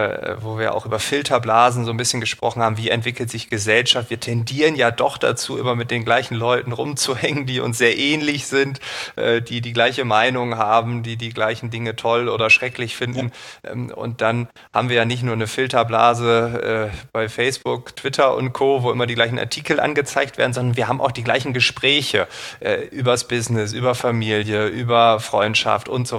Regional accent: Northern Germany, Germany; als Norddeutscher ist das hier kein Wind

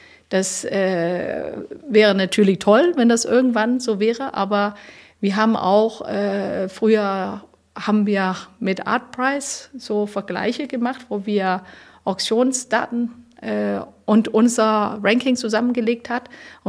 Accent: Denmark; German is a second language; now in Germany; ich komme aus Dänemark und so weiter und so fort.

